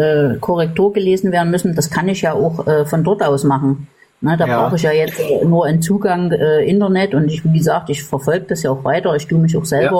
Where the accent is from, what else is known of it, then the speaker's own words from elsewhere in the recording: East Germany, Germany; Ich bin ja auch ein Ossi-Kind.